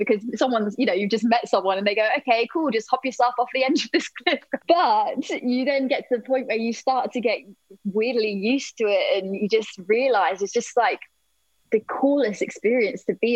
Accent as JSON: {"language": "English", "country": "United Kingdom", "said": "I think particularly probably as British people, we are a little bit of a sucker for letting the weather take over"}